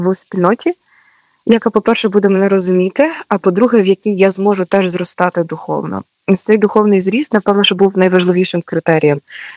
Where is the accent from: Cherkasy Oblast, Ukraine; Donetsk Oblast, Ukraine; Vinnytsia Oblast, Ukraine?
Vinnytsia Oblast, Ukraine; Vinnytsia; в моїй діцезії, бо я з Вінниці.